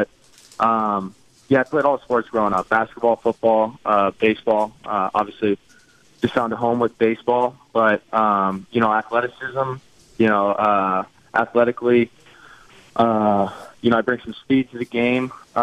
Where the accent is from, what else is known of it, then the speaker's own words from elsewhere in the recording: California, United States; Yeah, I grew up in California.